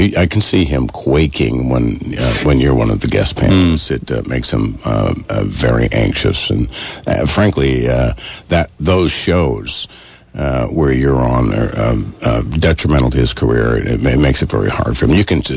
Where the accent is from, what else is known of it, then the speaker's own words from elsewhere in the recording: Vermont, United States; And I said, I'm from Vermont. I kill things and eat things. That's what we do here.